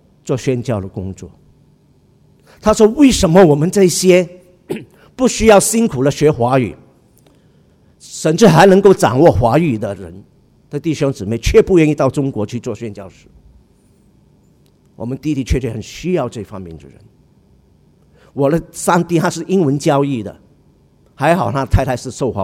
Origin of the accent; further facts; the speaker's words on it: Singapore; 我们新加坡人特别得天独厚，外国人常说我们有语言的这个天分，英语和华语更是不成问题